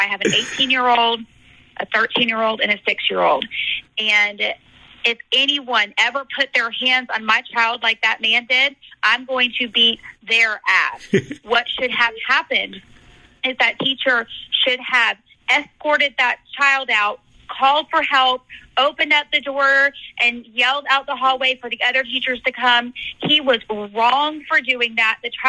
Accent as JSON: {"language": "English", "region": "Georgia", "country": "United States", "said": "I'm from Georgia."}